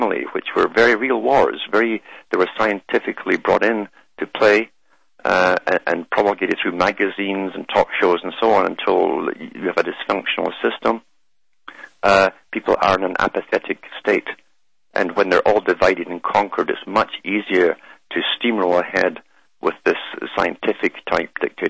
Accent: Scotland, United Kingdom; Scotland.

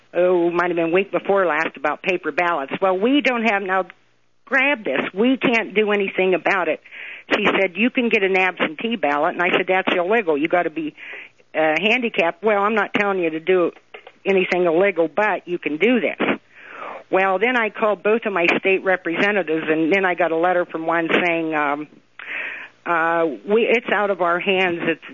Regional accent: Meadville, Pennsylvania, United States; Crawford County, Pennsylvania, Meadville.

